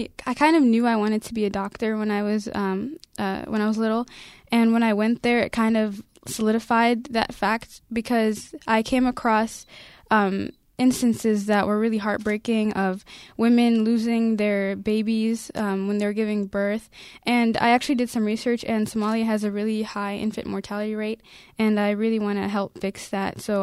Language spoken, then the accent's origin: English; Minnesota, United States; Yeah, I'm really used to the snow since I grew up in Minnesota.